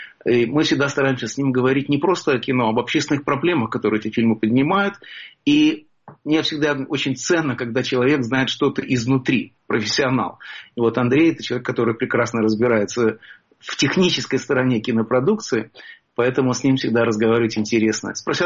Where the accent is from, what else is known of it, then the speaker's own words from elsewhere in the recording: Russia; Когда я рос в России, Америка была любимой страной.